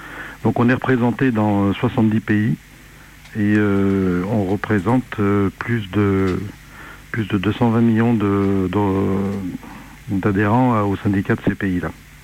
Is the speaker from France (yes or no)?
yes; Bourg-en-Bresse, Auvergne-Rhône-Alpes, France; moved away as an adult; now in Larzac, France; Je suis ici depuis 35 ans maintenant. Je suis arrivé pendant la lutte de Larzac pour... Je venais de la journée de la région de Lyon, justement de Bourg-en-Bresse.